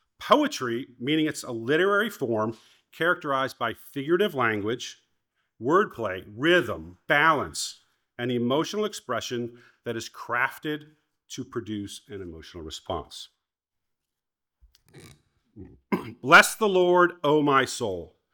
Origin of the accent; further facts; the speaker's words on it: Ohio, United States; Growing up in Northeast Ohio, born-again believer was a term that was foreign to me.